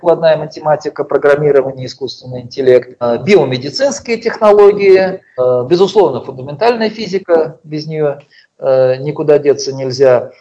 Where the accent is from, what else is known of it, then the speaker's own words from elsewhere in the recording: Moscow, Russia; Я сам москвич, вырос в московской интеллигентской семье, мои родители типичные такие интеллигенты-шестидесятники, идеалисты такие, хотя вот отец вырос в деревне.